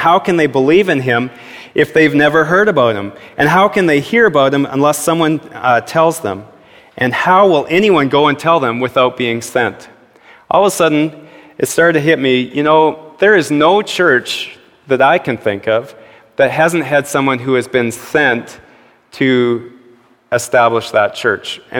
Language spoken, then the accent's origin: English; Canada; wow, yes, I am Canadian.